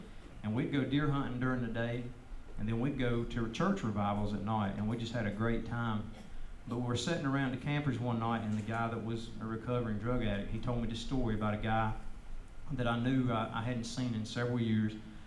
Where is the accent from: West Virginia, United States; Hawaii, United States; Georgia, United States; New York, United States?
West Virginia, United States; now in North Carolina, United States; I told you I grew up in West Virginia. They asked me why I moved to North Carolina.